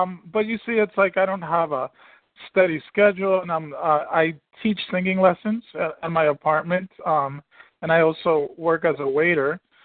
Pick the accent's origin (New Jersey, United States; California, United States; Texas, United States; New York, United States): New Jersey, United States; from New Jersey.